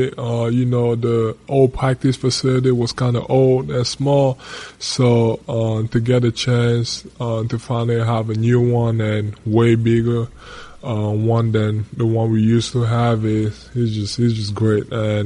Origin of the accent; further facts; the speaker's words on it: Cameroon; now in United States; Obviously, like you said, growing up in Cameroon, you know, I've always thought that the U.S. was just amazing, and like it was just a dream, and I thought it was heaven. And then coming here a couple of years ago